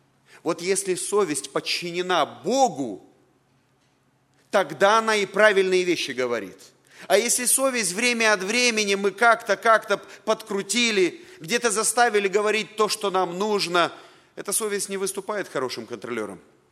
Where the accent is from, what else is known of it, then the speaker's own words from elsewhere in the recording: Chișinău, Moldova; я родился в Кишиневе и вырос